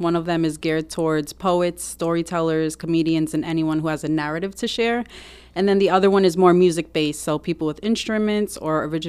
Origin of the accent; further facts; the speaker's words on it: Providence, Rhode Island, United States; both of our parents are immigrants, and we come, you know, we're from Providence. We grew up here our whole lives